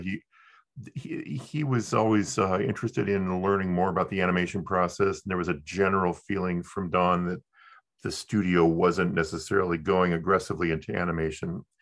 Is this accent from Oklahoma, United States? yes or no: no; Bellflower, California, United States; That I grew up in the San Gabriel Valley, a town called Bellflower, and I was close to Disneyland.